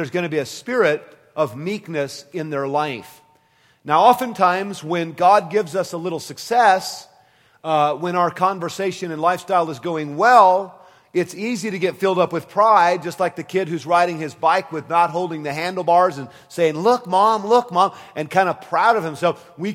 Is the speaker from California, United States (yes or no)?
yes; San Jose, California, United States; I'm from San Jose, California.